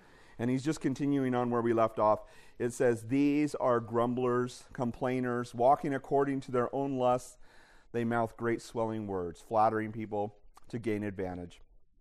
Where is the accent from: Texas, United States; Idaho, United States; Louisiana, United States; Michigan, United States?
Idaho, United States; Pocatello; I feel a little bit more home driving on these slick roads because I'm from Frosty Pocatello.